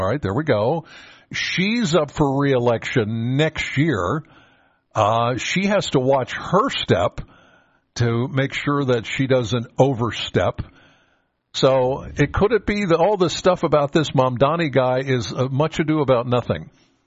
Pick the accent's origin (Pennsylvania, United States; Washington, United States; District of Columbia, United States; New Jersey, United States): Pennsylvania, United States; Penns Valley; I'm from Penns Valley, all right? My area is Gregg Township.